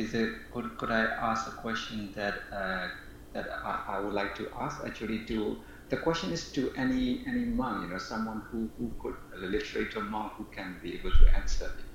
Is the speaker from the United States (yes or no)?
no; Myanmar; English is a second language; now in London, United Kingdom; I'm Burmese, but I live in London now.